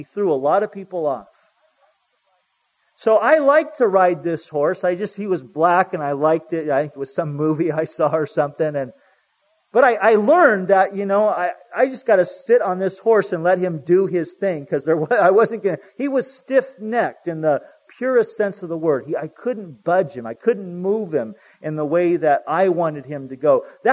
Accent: Santa Ana, California, United States; When I was growing up in Santa Ana, we used to go horseback riding down the Santa Ana riverbed.

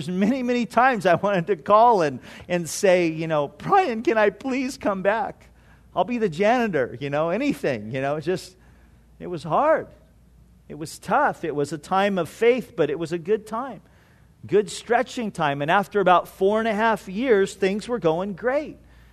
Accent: California, United States; I grew up in Orange County and I had never been down here.

